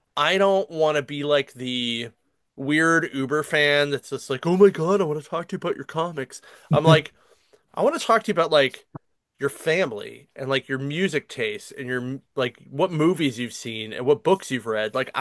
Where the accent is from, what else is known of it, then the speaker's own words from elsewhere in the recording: Latrobe, Pennsylvania, United States; where I'm from Latrobe, Pennsylvania, and Latrobe is known for three things. Arnie Palmer is the birthplace of Arnie Palmer, the golfer. It's the birthplace of Mr. Rogers, and the Pittsburgh Steelers have their summer training camp here every year.